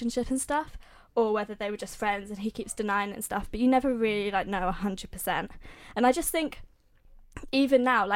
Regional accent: United States; But I'm American myself, but I don't have an accent.

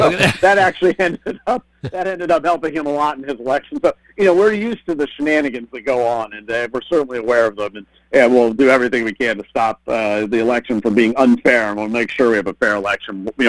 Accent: New York City, New York, United States; I'm from New York City, and I see the same problem all throughout upstate New York

